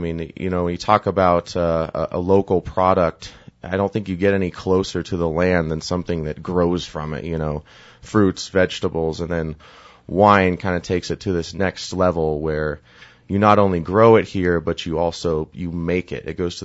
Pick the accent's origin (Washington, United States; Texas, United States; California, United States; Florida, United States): California, United States; also born or lived in Hawaii; I grew up in Northern California, but I actually spent 5 years in Hawaii.